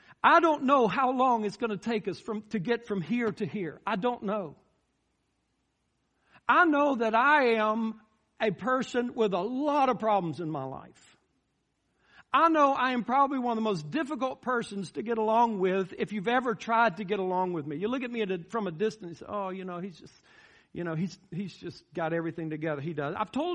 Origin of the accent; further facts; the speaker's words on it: United States; And we as American people, we're curious people, right?